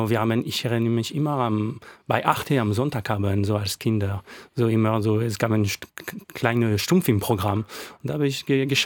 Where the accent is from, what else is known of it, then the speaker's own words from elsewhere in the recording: Lyon, Auvergne-Rhône-Alpes, France; German is a second language; weil ich komme aus Lyon.